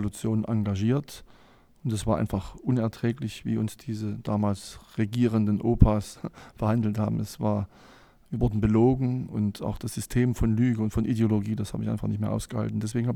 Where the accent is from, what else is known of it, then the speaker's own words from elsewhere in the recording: Nordhausen, Thuringia, Germany; Natürlich mit meiner Heimatstadt Nordhausen, wo ich wohne